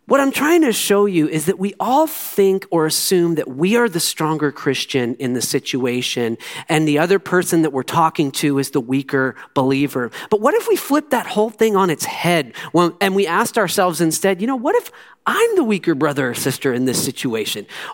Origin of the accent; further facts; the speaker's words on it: United States; Listen, as an American, my personal freedom is one of my most treasured beliefs and realities that I enjoy every single day living in this country.